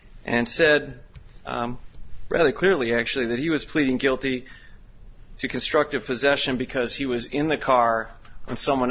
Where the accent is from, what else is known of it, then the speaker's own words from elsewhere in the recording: Madison, Wisconsin, United States; I'm from Madison, Wisconsin.